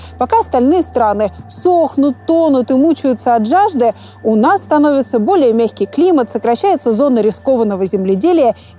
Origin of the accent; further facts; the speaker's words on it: Siberia, Russia; Я из Сибири и морозы недолюбливаю